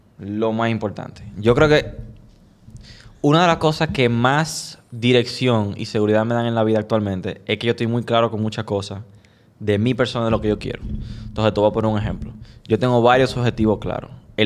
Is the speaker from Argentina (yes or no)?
no; United States; O sea, yo soy norteamericano